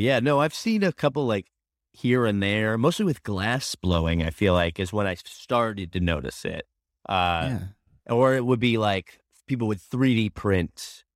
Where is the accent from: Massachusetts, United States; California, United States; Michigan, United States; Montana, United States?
Massachusetts, United States; Concord; My hometown, they opted out already in Massachusetts. That's where I grew up. It's Concord, Mass.